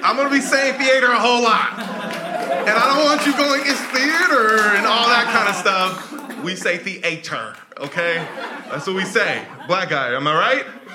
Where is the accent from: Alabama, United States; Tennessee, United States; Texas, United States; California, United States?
California, United States; San Francisco; I'm born and raised in San Francisco, by the way.